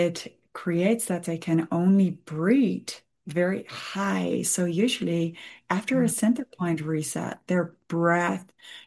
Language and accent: English; Amsterdam, North Holland, Netherlands; English is a second language; Most people, I'm from Amsterdam, most people there experiment with drugs or drink alcohol